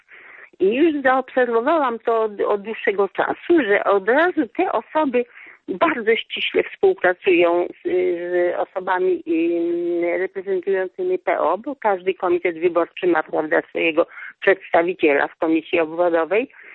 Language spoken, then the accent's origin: Polish; Kołobrzeg, West Pomeranian Voivodeship, Poland; tu jestem z Kołobrzegu